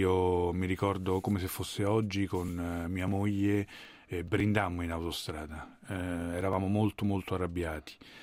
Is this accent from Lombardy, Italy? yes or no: no; Rome, Lazio, Italy; Roma. Io sono romano de Roma.